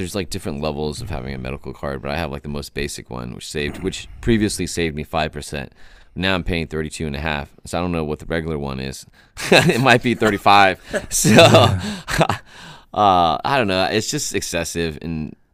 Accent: California, United States; This is probably a little biased because I like I'm from California, but I like Disneyland a lot more.

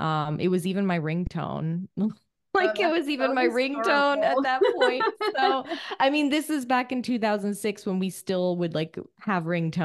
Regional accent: California, United States; I am originally from the Bay Area.

